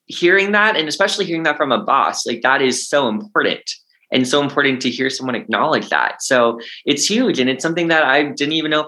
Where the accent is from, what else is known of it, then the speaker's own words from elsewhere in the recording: Culpeper, Virginia, United States; I think you probably related to that a lot growing up in Culpeper, where I did too, because it's just like, it's not the norm.